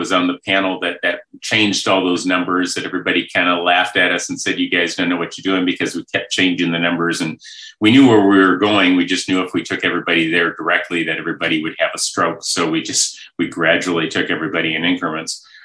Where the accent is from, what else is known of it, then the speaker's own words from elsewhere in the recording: Iowa, United States; During the time that I was growing up in Iowa, which was during the 60s, 1960s